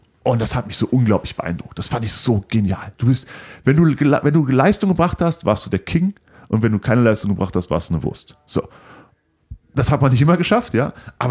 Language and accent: German; Cologne, North Rhine-Westphalia, Germany; als Kölner nach Bad Reichenhall zu gehen, 700 Kilometer, glaube ich, war dann dort, habe da mal Grundwehrdienst gemacht